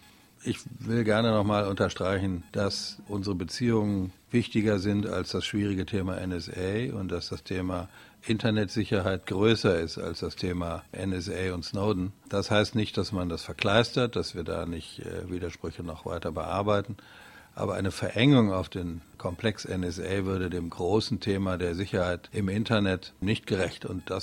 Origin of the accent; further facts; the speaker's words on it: West Germany, Germany; moved away as an adult; now in Schwerin, Germany; Ich bin ja nun ein Kind der Westdeutschen Bundesrepublik Deutschland und dann nach Schwerin, nach Mecklenburg-Vorpommern gegangen und war beteiligt am Einigungsvertrag.